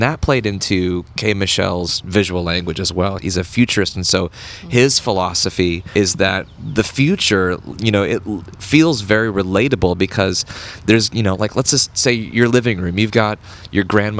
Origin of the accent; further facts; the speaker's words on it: Portland, Oregon, United States; I grew up in Portland, Oregon. So I just, you know, would steal my family's VHS camera and head off into the woods with my friend and just tell all kinds of stories.